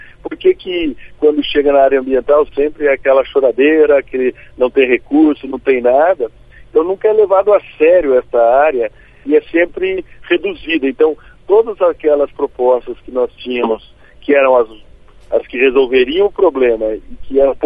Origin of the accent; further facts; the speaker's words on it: Brazil; apesar de a gente às vezes como brasileiro não assustar tanto, né?